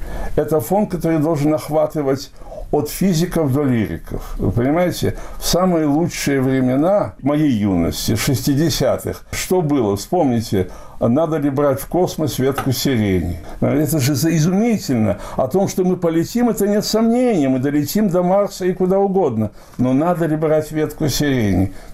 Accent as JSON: {"language": "Russian", "town": "Babruysk", "region": "Mogilev Region", "country": "Belarus", "tie": "born or raised there", "said": "я, в общем, из Беларуси, я родился в Бобруйске. Это маленький очень такой еврейский городок был. Там провел все это свое, в основном, школьное детство, и я себя считаю белорусским евреем, я белорус"}